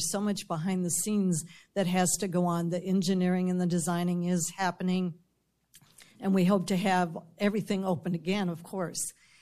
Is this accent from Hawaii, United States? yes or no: no; Gulfport, Florida, United States; from Gulfport, Florida. We're 3 miles square. We're not on the Gulf. We are on the Boca Ciega Bay.